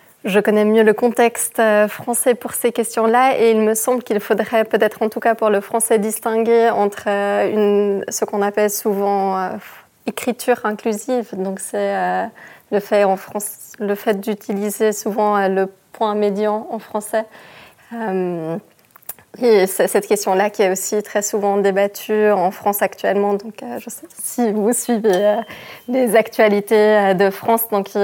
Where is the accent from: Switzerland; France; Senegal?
Switzerland; German-speaking Switzerland; Donc, j'ai grandi en Suisse allemande